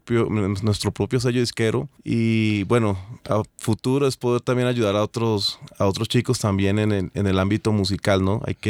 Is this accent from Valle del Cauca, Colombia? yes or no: no; Girardot, Cundinamarca, Colombia; Yo soy de una ciudad que se llama Girardot, a 2 horas de la capital de Bogotá.